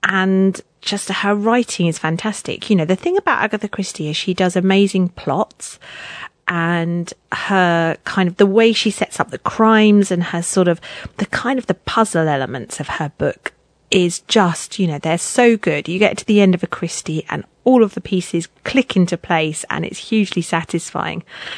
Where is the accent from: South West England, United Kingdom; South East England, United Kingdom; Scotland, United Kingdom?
South East England, United Kingdom; Brighton; I grew up in Brighton, which is like a seaside resort on the south coast of the UK.